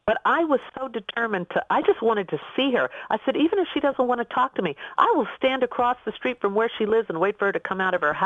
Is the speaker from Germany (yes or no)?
yes; Munich, Bavaria, Germany; now in Washington, United States; I'm from Germany. I'm from Munich.